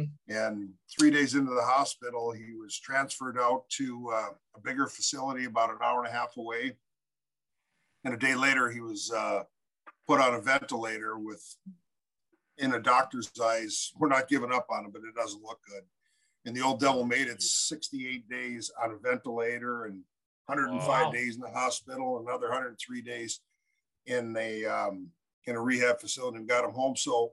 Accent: Minnesota, United States; We're both from Minnesota.

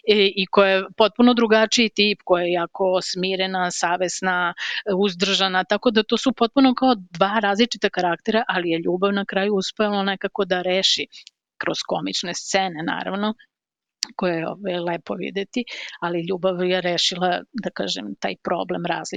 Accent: Belgrade, Serbia; born there; ja rođena sam u Beogradu i meni je Beograd ostao u srcu i volim Kalemegdan, a opet provodila sam letnje i zimske raspuste u vikendici mojih roditelja na Zlataru

